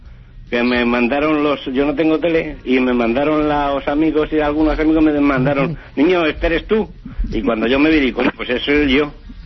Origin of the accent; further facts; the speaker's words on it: Madrid, Community of Madrid, Spain; now in Seville, Spain; Yo es que soy de Madrid, pero vivo en Sevilla hace muchos años.